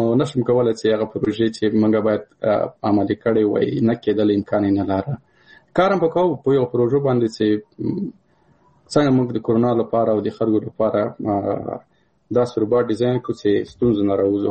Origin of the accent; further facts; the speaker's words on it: Paktia, Afghanistan; مثال زه د کابل د پکتیا يم